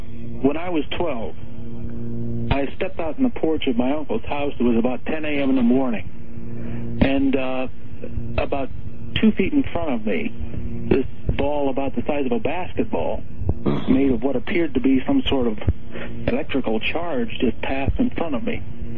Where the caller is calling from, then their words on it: Pennsylvania, United States; Pennsylvania.